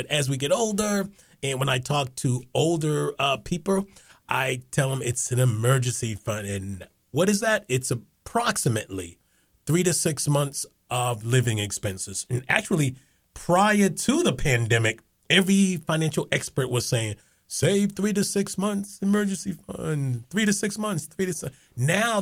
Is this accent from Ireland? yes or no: no; Boston, Massachusetts, United States; I am a financial literacy teacher at a high school on the North Shore. I am originally from Boston, and I'm just happy to be here.